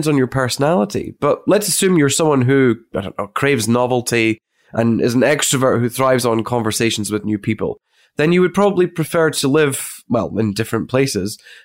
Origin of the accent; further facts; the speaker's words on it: Dundee, Scotland, United Kingdom; also born or lived in Moscow; Most recently, back to my hometown in Dundee.